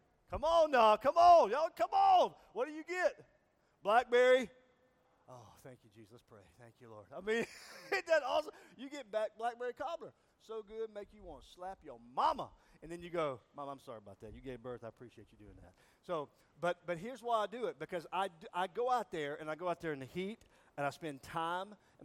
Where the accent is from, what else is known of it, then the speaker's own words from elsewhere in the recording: Mississippi, United States; now in Columbia, United States; I'm born and raised in Mississippi and lived here all my life other than the past 4 years. We live in Columbia, South Carolina now, but Mississippi's in my blood.